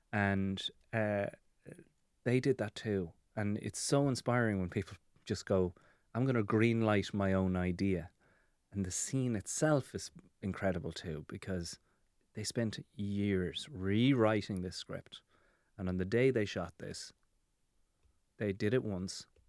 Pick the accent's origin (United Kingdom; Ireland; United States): Ireland; I do feel a responsibility, not to them, but to us as Irish people in this mess, right?